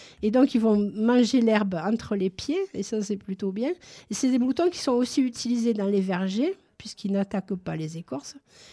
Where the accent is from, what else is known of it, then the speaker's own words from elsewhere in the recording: Nîmes, Occitanie, France; born there; je ne suis pas née ici, je suis née dans le Midi.